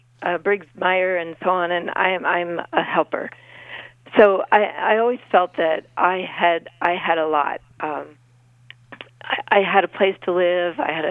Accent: Lancaster, Pennsylvania, United States; And I grew up in Lancaster and always considered it to, it was where I grew up, so I knew it.

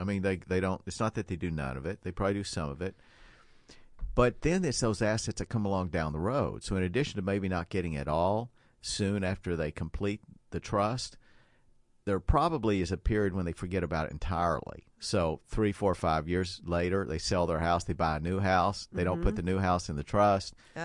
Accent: Appalachia, United States; other people, many of whom I grew up with in Appalachia

